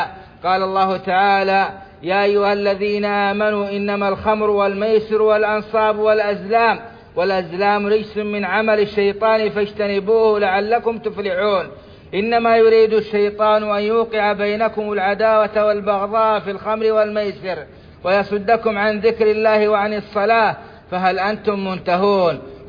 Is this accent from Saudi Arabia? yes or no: yes; Saudi Arabia; ومن أشهر تلك الدول بلادنا السعودية، التي منعت تلك المخدرات من ديارها خوفا على مواطنيها